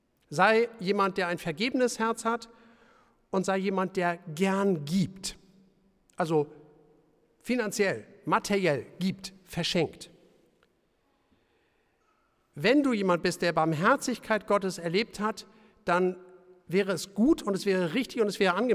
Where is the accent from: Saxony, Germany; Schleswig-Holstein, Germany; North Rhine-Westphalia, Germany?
Schleswig-Holstein, Germany; wir als Schleswig-Holsteiner sagen würden